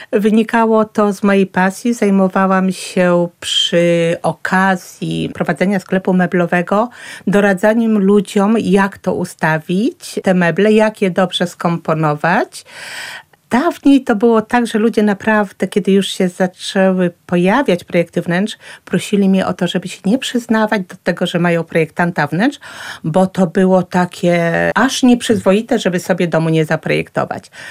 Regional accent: Lublin, Lublin Voivodeship, Poland; Jestem lublinianką od urodzenia.

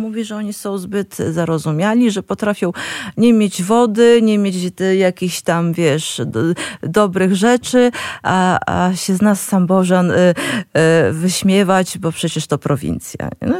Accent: Western Ukraine, Ukraine; ja przypominam, że ja pochodzę z zachodniej Ukrainy. A zachodnia Ukraina to jest taki punkcik na mapie ukraińskiej

